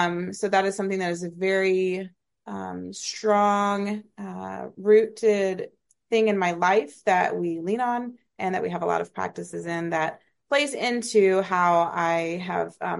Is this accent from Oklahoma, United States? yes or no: yes; Oklahoma, United States; now in Lee's Summit, United States; I grew up in Oklahoma. I am now in Kansas City, Missouri, specifically Lee's Summit, Missouri.